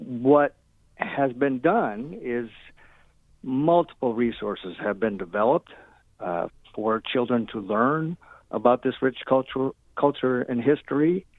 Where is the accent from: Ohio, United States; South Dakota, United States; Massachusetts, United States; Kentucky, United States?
South Dakota, United States; Redfield; Well, I am originally from Redfield, South Dakota. So I was born and raised, small farm just east of Redfield.